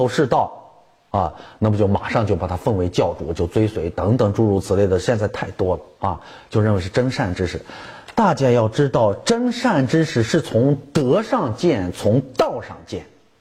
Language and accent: Chinese; China; 问题是现在我们中国人呀特别有本事，不管什么门门道道一弄弄的，就他都给你搞砸搞坏变味儿啊。